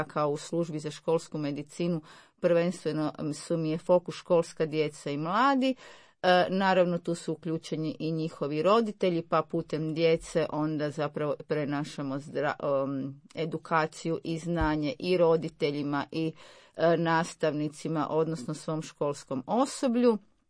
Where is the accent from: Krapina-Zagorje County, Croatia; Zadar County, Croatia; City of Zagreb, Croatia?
City of Zagreb, Croatia; Zagreb; Rođena sam u Zagrebu, tu sam završila osnovnu i srednju školu, nakon toga medicinski fakultet